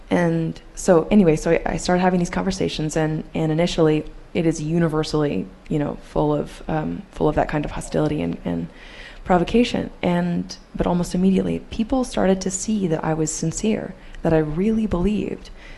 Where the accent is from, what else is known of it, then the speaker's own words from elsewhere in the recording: Topeka, Kansas, United States; We picketed every single day for a couple of hours in my hometown, Topeka, Kansas.